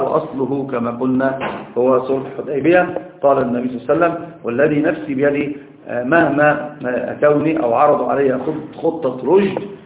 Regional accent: Upper Egypt, Egypt; وهذا عندنا في الصعيد أمر شاق جدا

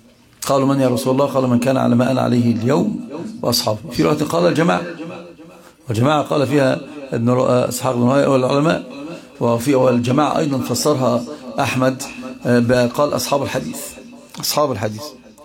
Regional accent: Alexandria, Alexandria Governorate, Egypt; أنت طلع بمنظرين عندنا في اسكندرية

